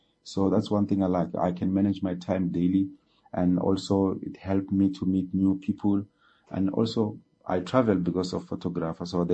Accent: Gauteng, South Africa; now in Johannesburg, South Africa; I'm from South Africa, currently staying in Johannesburg, and I'm a sport photographer.

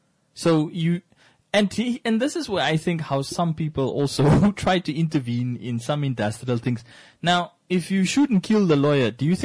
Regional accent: Rehoboth, Hardap, Namibia; the hometown that we grew up in Rehoboth.

